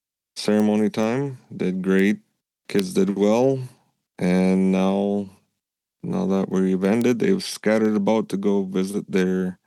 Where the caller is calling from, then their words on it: Minnesota, United States; I'm joining from the Mille Lacs Band Reservation on the west side of Mille Lacs Lake here today.